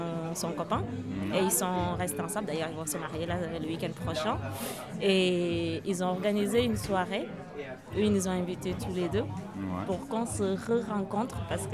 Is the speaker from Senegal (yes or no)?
yes; Casamance, Senegal; Casamance.